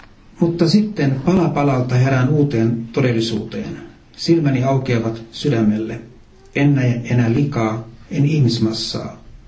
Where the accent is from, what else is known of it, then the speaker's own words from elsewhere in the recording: Turku, Southwest Finland, Finland; ja olen Turusta lähtöisin. En ole syntynyt siellä, mutta asunut lähes parikymmentä vuotta. Mä synnyin kristittyyn perheeseen